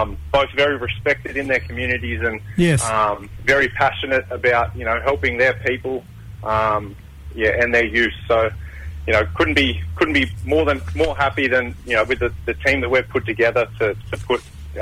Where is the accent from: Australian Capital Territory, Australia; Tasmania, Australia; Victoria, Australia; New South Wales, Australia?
New South Wales, Australia; Wollongong; Bindle Nation, my mob, far north Queensland. But yeah. I was born and raised down in Wollongong.